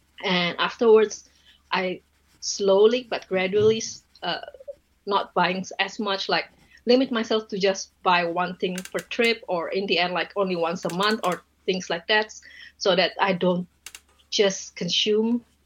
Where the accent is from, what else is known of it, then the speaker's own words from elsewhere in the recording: Jakarta, Indonesia; English is a second language; moved away as an adult; also born or lived in Taiwan / Hong Kong; now in New Zealand; I was born in Jakarta in Indonesia. I grew up there, even though I went to Taiwan for high school a bit, and then I live in Hong Kong for about 13 and a half years, and then back home a little bit, and now I'm here in New Zealand.